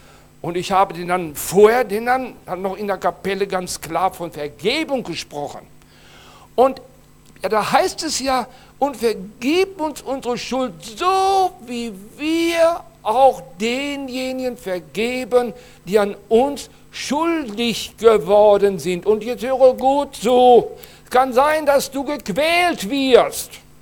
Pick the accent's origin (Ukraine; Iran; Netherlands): Iran; So, und jetzt fahre ich als Iraner zurück zum Oldentrupper Hof